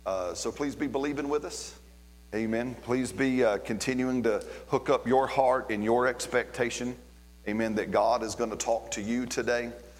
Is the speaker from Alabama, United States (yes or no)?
yes; Alabama, United States; I'm from Alabama, y'all. Did y'all know that? I mean, if you can't tell, I am not from around here, right?